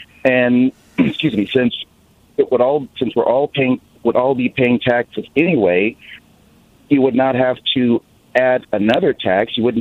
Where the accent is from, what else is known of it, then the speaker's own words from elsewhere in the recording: California, United States; Granted, yes, I'm in a red state, but I grew up in California, and you are spot on.